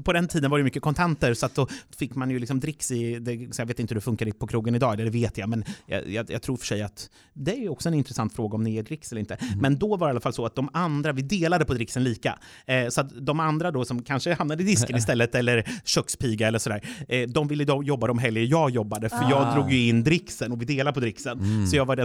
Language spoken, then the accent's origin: Swedish; Örebro, Örebro County, Sweden; Jag kommer från Örebro, pappa jobbade där också.